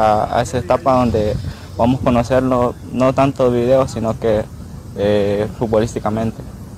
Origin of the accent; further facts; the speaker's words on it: El Salvador; guerrear como esos salvadoreños que somos.